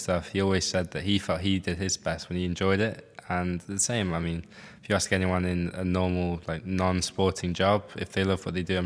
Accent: United Kingdom; And obviously being British helps

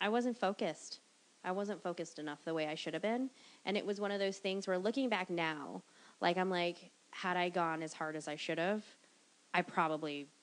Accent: Arizona, United States; born there; No, I was born in Arizona.

